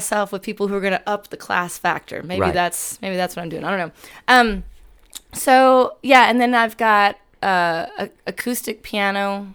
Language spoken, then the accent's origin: English; Dallas, Texas, United States; now in Austin, United States; I'm from Dallas.